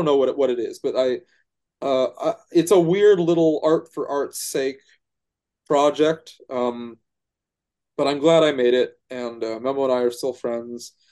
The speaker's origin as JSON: {"language": "English", "region": "Minnesota", "country": "United States", "tie": "born or raised there", "said": "even though I grew up in Minnesota and he grew up in Turkey"}